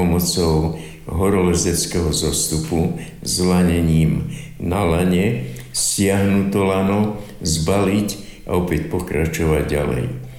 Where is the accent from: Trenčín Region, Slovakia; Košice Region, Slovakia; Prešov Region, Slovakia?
Košice Region, Slovakia; Spišská Nová Ves; Ale keď som bol študent z Spišskej Novej Vsi